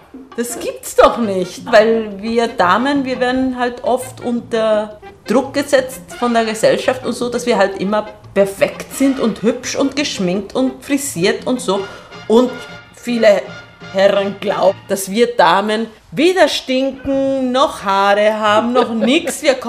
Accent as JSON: {"language": "German", "country": "Argentina", "said": "Also für diejenigen, die mich nicht kennen, ich komme aus Argentinien."}